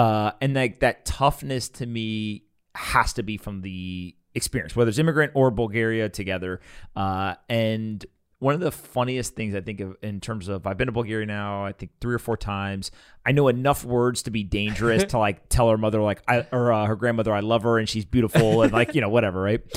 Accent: United States; born there; I was born in the United States and I never had to worry about hyperinflation.

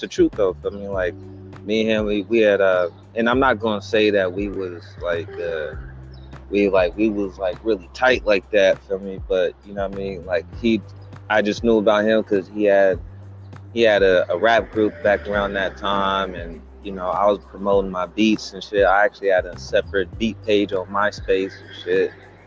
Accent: Richmond, California, United States; now in Stockton, United States; originally I'm from the Bay Area. You know, I lived in different places, originally from Richmond, California.

